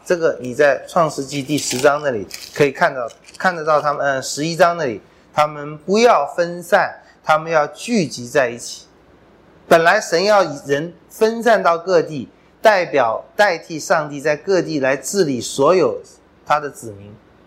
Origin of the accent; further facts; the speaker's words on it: China; 我们中国人沿海民族也是不喜欢离开家乡的，总觉得家乡最好。